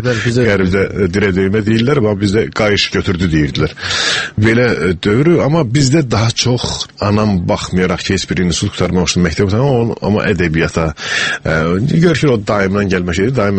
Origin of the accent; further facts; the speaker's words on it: Bilasuvar, Bilasuvar District, Azerbaijan; born there; Bu, yəni 53-cü ildə biz ora köçürülmüşük, mən orada anadan olmuşam, Biləsvarda doğulmuşam.